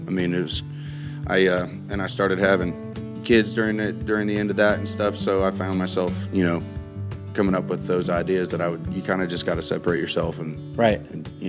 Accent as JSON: {"language": "English", "town": "Grain Valley", "region": "Missouri", "country": "United States", "tie": "born or raised there", "said": "My hometown had a club in Grain Valley, Missouri, a little town off I-70 in Missouri"}